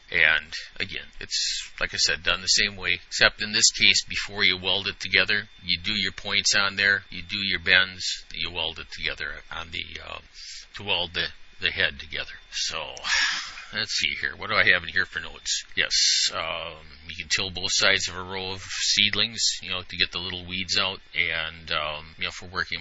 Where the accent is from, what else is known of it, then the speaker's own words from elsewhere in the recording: Ripon, Wisconsin, United States; We have an overhead door company here in my hometown.